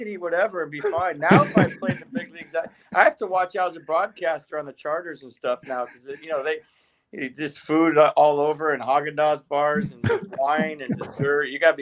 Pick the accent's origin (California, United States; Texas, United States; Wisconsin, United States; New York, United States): California, United States; I'm from Northern California. I used to go to Giants games as a kid.